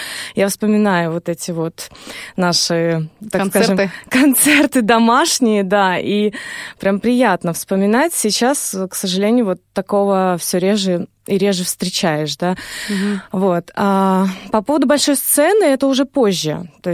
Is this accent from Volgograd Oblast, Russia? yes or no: no; Krasnoselkup, Yamalo-Nenets Autonomous Okrug, Russia; Мы жили в поселке Красноселькоп, где я родилась, в Ямало-Ненецком автономном округе.